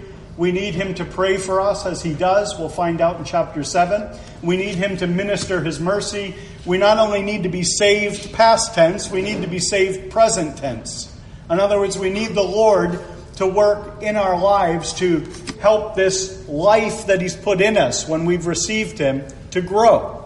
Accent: Philadelphia, Pennsylvania, United States; I'm from the Philadelphia area, so we say, I can't have my tasty cakes.

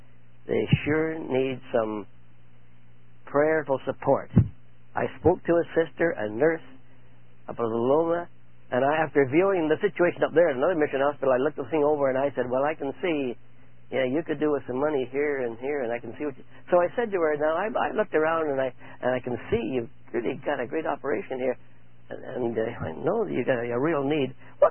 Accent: Canada; English is a second language; also born or lived in London, United Kingdom; I was born in London, England. That's an island over there, as you know. And I was only 4 months old when I came to Canada. And a four-month-old baby doesn't know much English, so I had to learn English when I came to Canada. And that's the reason why I've got an accent, because I'm kind of foreign-born.

